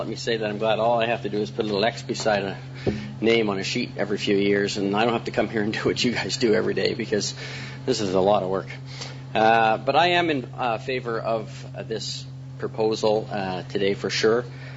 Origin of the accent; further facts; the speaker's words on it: Calgary, Alberta, Canada; I grew up, was raised, and born and raised in Calgary